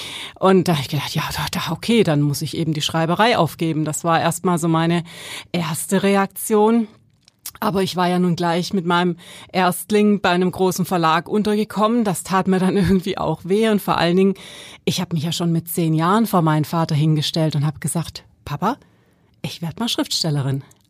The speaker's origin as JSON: {"language": "German", "region": "Baden-Württemberg", "country": "Germany", "tie": "born or raised there", "accent": "Swabian", "lives_now": "Sylt, Germany", "said": "Ich habe dann das Schwabenland, das ist meine Heimat, man hört es glaube ich auch immer noch so ein bisschen. Ja, wir wissen ja, wir Schwaben, wir kennen alles außer Hochdeutsch."}